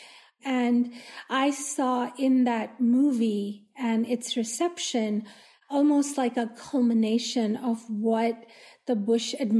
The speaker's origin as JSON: {"language": "English", "country": "Pakistan", "said": "I'm not from Afghanistan, but neighboring Pakistan"}